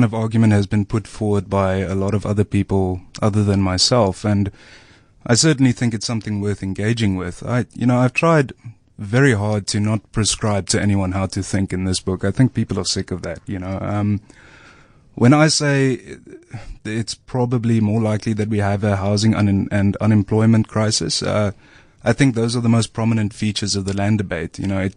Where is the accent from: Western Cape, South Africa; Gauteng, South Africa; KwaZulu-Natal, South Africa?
Western Cape, South Africa; Cape Town; And you know, I grew up in Cape Town, and I've kind of seen all of it develop over the past two or three decades.